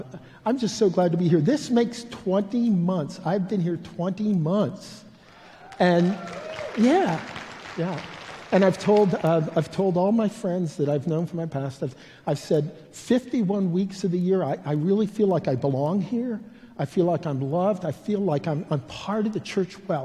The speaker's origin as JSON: {"language": "English", "region": "Pennsylvania", "country": "United States", "tie": "born or raised there", "said": "We grew up in Appalachia, or right on the edge of Appalachia."}